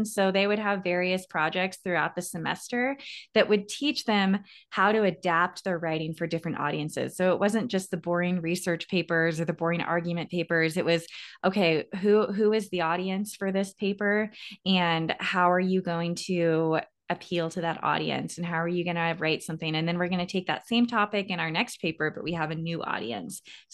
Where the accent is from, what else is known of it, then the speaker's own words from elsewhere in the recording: Arizona, United States; I grew up in Arizona, and at the time, the Arizona education system offered full ride scholarships to in-state universities